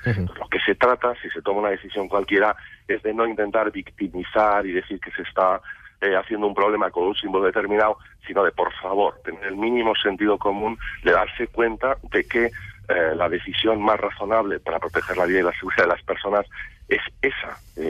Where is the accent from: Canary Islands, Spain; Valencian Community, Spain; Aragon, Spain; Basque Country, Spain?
Basque Country, Spain; Soy vasco, he vivido en Euskadi pues toda mi infancia y mi juventud